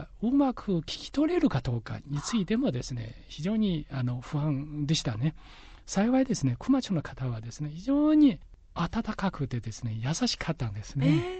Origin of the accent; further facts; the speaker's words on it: China; Japanese is a second language; 中国の農業、自分の母国の農業をやった方が言ってみればやりやすいところがある、